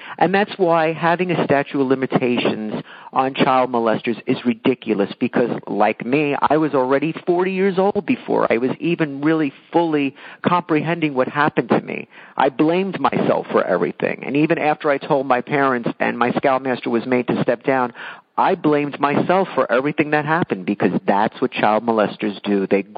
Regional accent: Staten Island, New York, United States; I met old friends from growing up on Staten Island

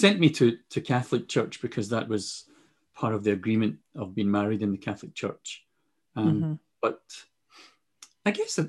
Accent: Glasgow, Scotland, United Kingdom; It was part of the culture I grew up in. Working class boy, growing up in Glasgow in Scotland. Didn't have a dad. And I took my cue from the older boys in the housing projects where I lived.

